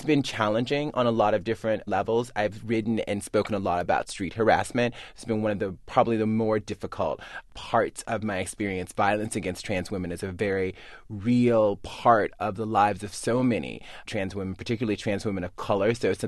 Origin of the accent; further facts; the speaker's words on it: Mobile, Alabama, United States; now in New York, United States; When I finally moved to New York, I grew up in Mobile, Alabama. But when I finally moved to New York